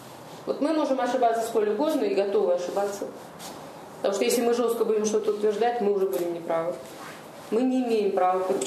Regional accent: Russia; Я вообще россиянка, живу в Подмосковье.

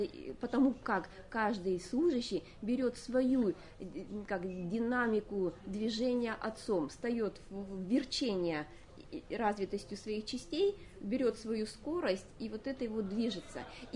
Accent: Astana, Kazakhstan; я в столице живу, я родилась и выросла в Астане. И в процессе развития самой столицы участвовала с первых дней своего рождения.

